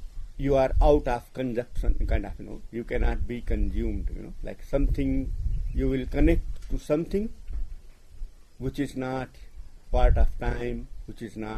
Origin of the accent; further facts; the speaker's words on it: India; accent: Hindi English; English is a second language; you know, if because of my Hindi English accent, you know, please, if you have any difficulty, so please feel welcomed to ask